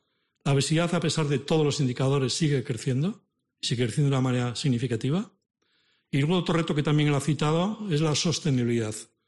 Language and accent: Spanish; Cantabria, Spain; moved away; llevo 20 años ya fuera de Cantabria, pero no hay día que no lea los medios de comunicación de mi tierra